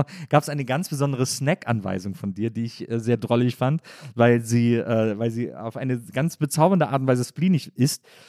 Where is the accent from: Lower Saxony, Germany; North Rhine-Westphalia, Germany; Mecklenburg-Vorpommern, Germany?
North Rhine-Westphalia, Germany; Wesseling; das ist so in der Nähe von Wesslings, wo ich herkomme.